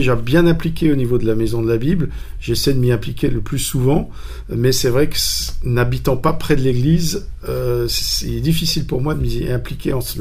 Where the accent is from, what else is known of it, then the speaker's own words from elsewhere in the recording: Nice, Provence-Alpes-Côte d'Azur, France; also born or lived in Antibes / Marseille / Geneva / London; Je suis né sur la Côte d'Azur, à Antibes. J'ai passé les 11 premières années de ma vie à Nice. Ensuite, j'étais à Marseille, puis à Genève.